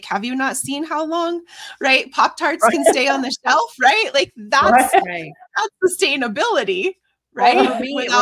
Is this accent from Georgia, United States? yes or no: no; New Mexico, United States; growing up in New Mexico, there's just a lot of generational trauma. And growing up in New Mexico, I didn't have necessarily the best upbringing.